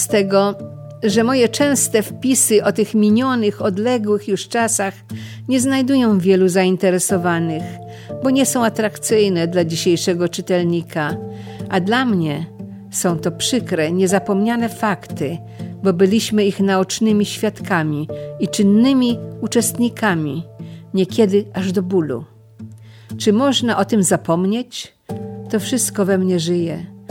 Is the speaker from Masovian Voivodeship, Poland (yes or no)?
yes; Radom, Masovian Voivodeship, Poland; Ja i mój mąż, no i potem nasze dzieci, urodziliśmy się wszyscy w Radomiu. Radom był naszą kolebką.